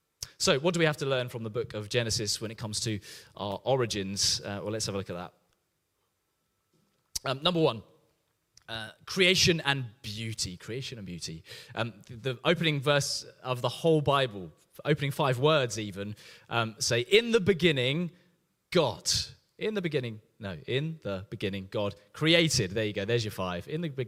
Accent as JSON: {"language": "English", "town": "Cambridge", "region": "East of England", "country": "United Kingdom", "tie": "born or raised there", "said": "So when people say, where do you come from? I say Cambridge, even though I haven't lived there for ages and have lived most of my life elsewhere."}